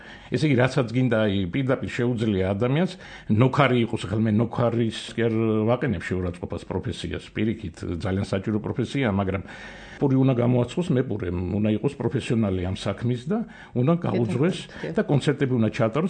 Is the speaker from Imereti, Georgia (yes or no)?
no; Tbilisi, Georgia; დავიბადე თბილისში, მშობლები თბილისელები, papa ბებია თბილისელები, თბილისში ვისწავლე 50-ე სკოლა დაამთავრე, ლენინგრადში ვსწავლობდი, მერე დაამთავრე თბილისის თეატრალური ინსტიტუტი